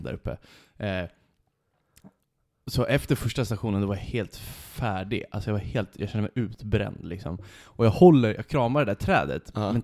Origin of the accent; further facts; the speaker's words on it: Krusboda, Stockholm County, Sweden; hemma i Krusboda, jag hade en spindel varannan dag i mitt sovrum